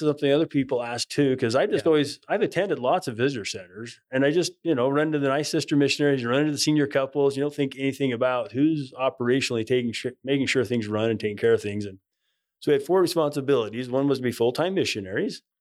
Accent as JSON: {"language": "English", "town": "Spanish Fork", "region": "Utah", "country": "United States", "tie": "born or raised there", "said": "So I'm a country boy from Spanish Fork, Utah."}